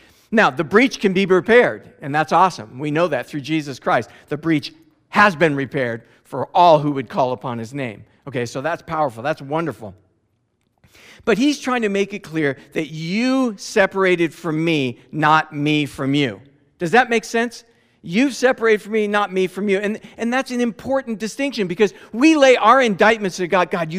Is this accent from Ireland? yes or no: no; Scotland, United Kingdom; I'm a bargainy kind of guy. I'm Scottish.